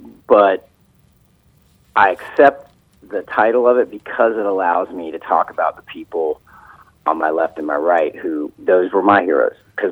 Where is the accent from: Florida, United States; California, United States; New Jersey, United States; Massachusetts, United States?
Florida, United States; also born or lived in Columbus, Georgia; Yeah, I grew up in Florida, joined the Army out of school, and then spent most of my time in Columbus, Georgia